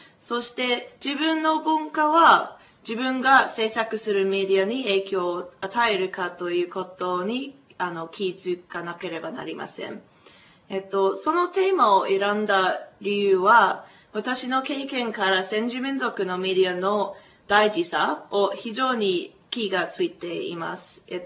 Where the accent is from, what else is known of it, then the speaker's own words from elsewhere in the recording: Blue Mountains, New South Wales, Australia; Japanese is a second language; 私はブルーマウンテンという地域から来ましたですけれども、ブルーマウンテンはシドニーから1時間ぐらいかかります。